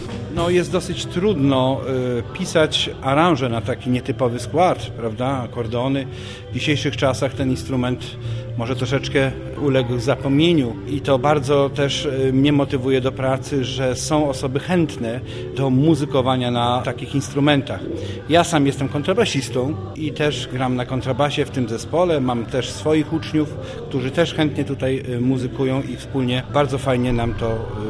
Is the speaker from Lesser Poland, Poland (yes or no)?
no; Pomeranian Voivodeship, Poland; ja akurat pochodzę z okolic Kociewia, natomiast tato jest no, rodowitym kociewiakiem